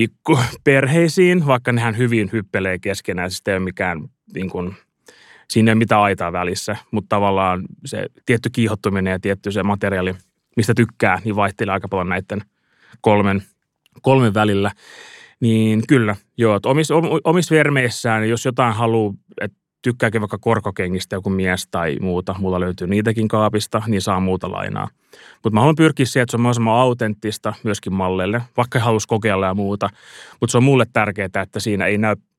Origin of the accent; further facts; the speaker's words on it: Helsinki, Uusimaa, Finland; mä oon helsinkiläinen